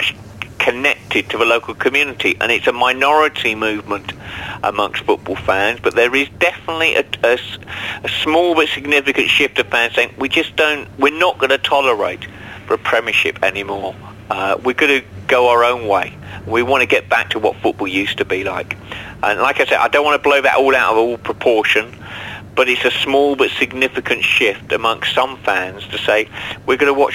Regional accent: South East England, United Kingdom; I grew up in North Surrey, south of London, and they were the nearest league team.

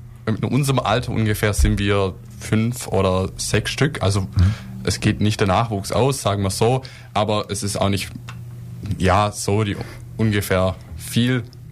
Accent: Laupheim, Baden-Württemberg, Germany; ich komme aus Laupheim direkt

